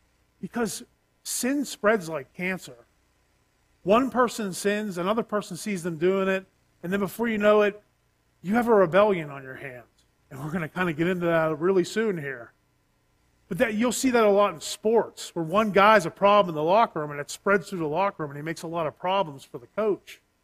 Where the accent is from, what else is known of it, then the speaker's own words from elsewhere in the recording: Pittsburgh, Pennsylvania, United States; He could tell I wasn't from the area. He looked at my driver's license and saw I was from Pittsburgh.